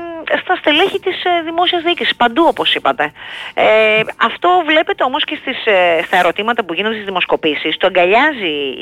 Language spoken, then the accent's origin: Greek; Thessaloniki, Central Macedonia, Greece; Εγώ, για παράδειγμα, που γεννήθηκα μεγάλο στη Θεσσαλονίκη